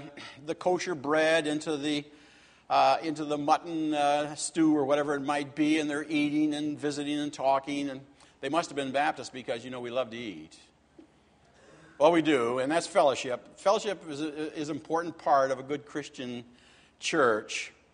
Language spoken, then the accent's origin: English; the South, United States; You notice I say wash because I was from the South, a family.